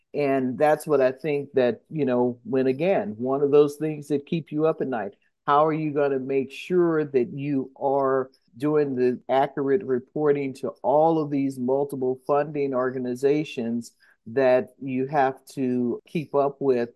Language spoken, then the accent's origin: English; St. Louis, Missouri, United States; one of the reasons why I wanted to come back to St. Louis is because I'm from St. Louis.